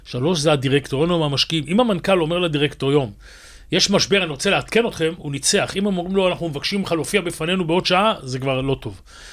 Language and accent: Hebrew; Tel Aviv, Tel Aviv District, Israel; born there; אני נולדתי ביד אליהו, בן למשפחת פועלים